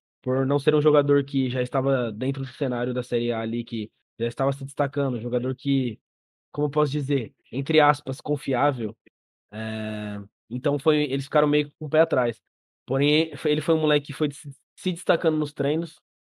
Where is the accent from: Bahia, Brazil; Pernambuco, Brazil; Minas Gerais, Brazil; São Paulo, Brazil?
São Paulo, Brazil; E eu também sou de São Paulo, então eu sempre tô indo pra minha casa ver minha família